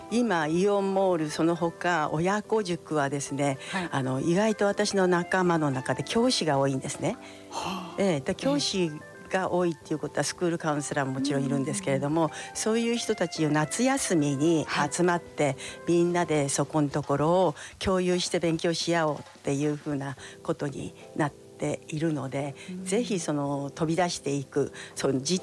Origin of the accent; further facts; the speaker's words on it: Sendai, Miyagi, Japan; いえいえ、仙台市、私の地元のところで